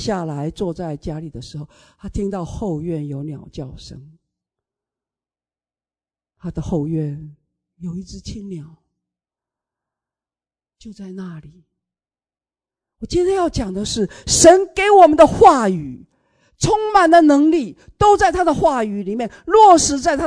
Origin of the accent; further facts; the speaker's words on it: Taiwan; born there; moved away; 在台湾，我从台湾出生的，神把我生在这个地方。我离开台湾40多年了，住在国外的日子长过在台湾